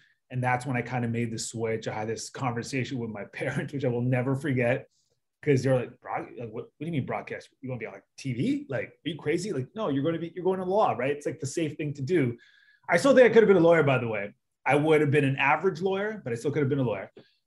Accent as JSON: {"language": "English", "country": "Canada", "said": "There wasn't a lot of people who looked like me at that time, and I'm coming from Canada."}